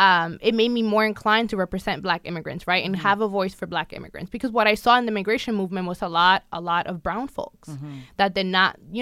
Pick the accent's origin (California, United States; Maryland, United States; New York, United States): New York, United States; New York City; And growing up in the Bronx in a very, very, very monitored community and over-police community, I actually was stopped before.